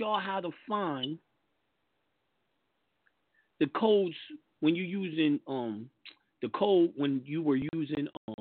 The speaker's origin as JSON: {"language": "English", "country": "United States", "said": "And I'm American. But I just come in with the motherfucking birth certificate, and they can't deny me to let me into this country. Why? I got proof I was born here."}